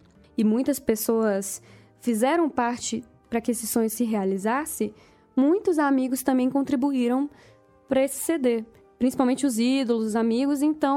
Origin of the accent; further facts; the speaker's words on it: Belo Horizonte, Minas Gerais, Brazil; sou cantora e compositora, nascida e criada aqui em Belo Horizonte.